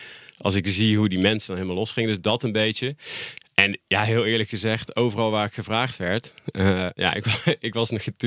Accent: Deurne, North Brabant, Netherlands; now in Den Bosch, Netherlands; Daar ben ik niet geboren. Nee, ik kom uit Deurne.

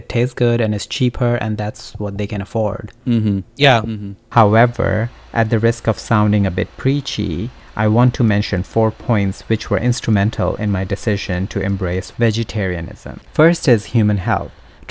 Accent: India; now in United States; So I come from India, where growing up vegetarian was no big deal.

